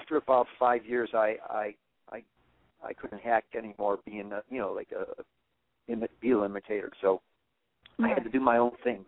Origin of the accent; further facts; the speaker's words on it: Bartlett, Illinois, United States; So when I got back to Chicago, Bartlett, actually, probably we're both from Bartlett